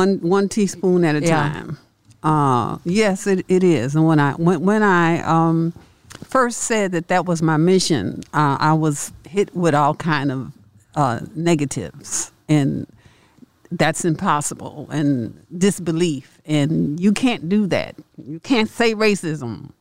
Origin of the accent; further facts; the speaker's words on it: Chicago, Illinois, United States; I experienced racism from every which way but loose from that contract and from growing up in Chicago.